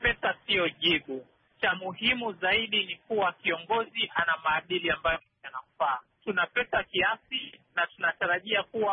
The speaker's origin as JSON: {"language": "Swahili", "country": "Kenya", "tie": "born or raised there", "said": "Mimi ni mzaliwa wa Kenya, nimeishi na kusomea Kenya."}